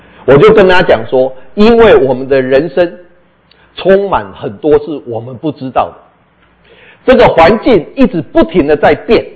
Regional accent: Taiwan; 从小我们就在台湾长大的

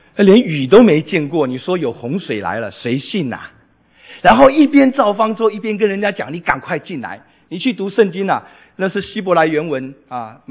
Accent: Taiwan; 我在台湾出生长大，我们家七个小孩，我爸爸是军人士官

